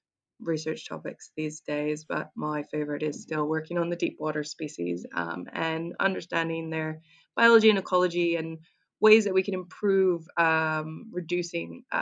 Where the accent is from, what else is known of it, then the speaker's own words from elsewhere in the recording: Canada; moved away as an adult; now in Wellington, New Zealand; I'm originally from Canada. I moved to New Zealand about 11 years ago to do my master's in marine conservation.